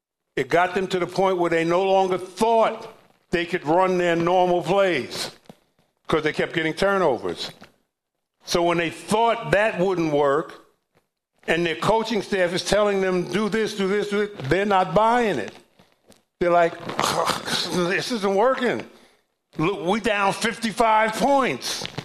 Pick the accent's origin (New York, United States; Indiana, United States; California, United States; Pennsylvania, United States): New York, United States; They're not my favorite team because I'm from New York. So I'm a Knicks fan.